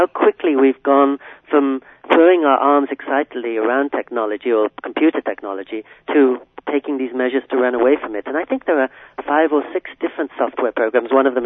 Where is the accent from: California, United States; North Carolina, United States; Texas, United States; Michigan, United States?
California, United States; But I always like imagining my hometown in California, say, through the eyes of somebody who's just arrived from Tibet or Bolivia or Cuba